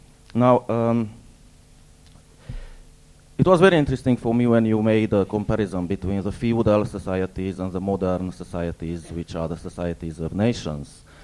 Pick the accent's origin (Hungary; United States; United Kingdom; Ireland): Hungary; also born or lived in Transylvania, Romania; I am from Hungary. But I was born in Transylvania